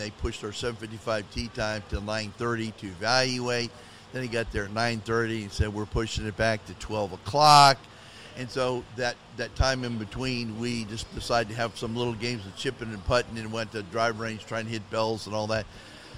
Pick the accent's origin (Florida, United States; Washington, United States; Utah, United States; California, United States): Florida, United States; Miami; Well, for me, I can tell you that growing up in Miami, back in the day.